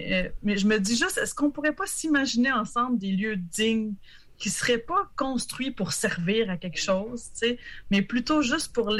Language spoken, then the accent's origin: French; Le Bic, Quebec, Canada; je viens du Bic. Et quand j'étais ado, et je ne veux pas être nostalgique, mais il y avait cette clairière extraordinaire en plein cœur du village